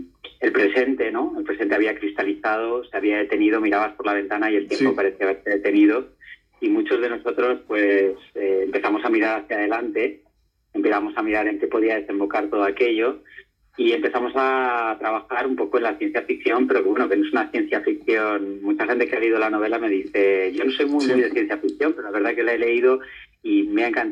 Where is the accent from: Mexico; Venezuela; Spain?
Spain; Trubia, Asturias; soy de Trubia y además un enamorado de Asturias